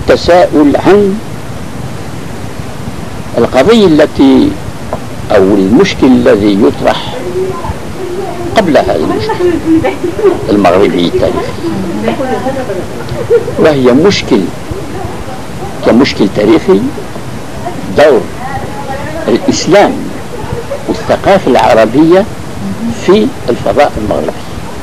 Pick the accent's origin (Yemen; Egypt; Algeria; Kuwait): Algeria; كجزائري مولود في هذه المنطقة ويعيش في الجزائر